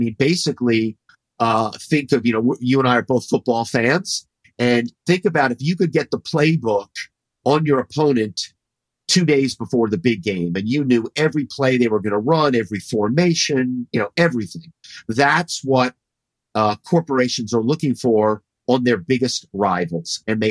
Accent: Philadelphia, Pennsylvania, United States; I'm from Philadelphia. My family is very well known in the automobile business.

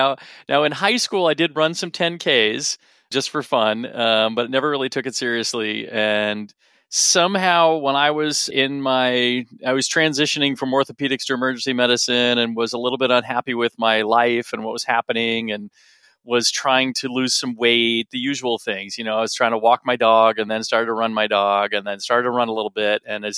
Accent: California, United States; Well, I grew up in California too.

